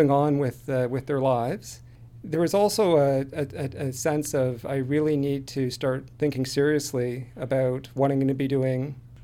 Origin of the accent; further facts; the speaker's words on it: Belleville, Ontario, Canada; So I grew up in Belleville, Ontario. And it's, for those that don't know, it's a small city between Toronto and Montreal, essentially.